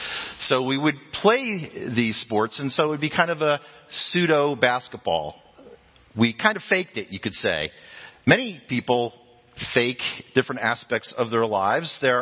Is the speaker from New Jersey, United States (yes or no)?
yes; New Jersey, United States; I grew up in New Jersey, and we used to call gym class, or PE class, gym class.